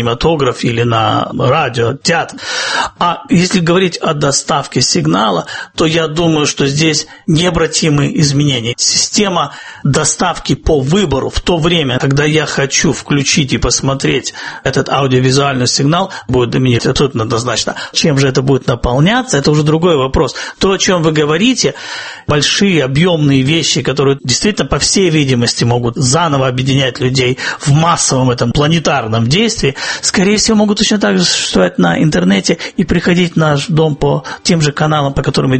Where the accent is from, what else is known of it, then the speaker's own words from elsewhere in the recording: Kyiv, Ukraine; транслироваться из моего родного города, города Киева.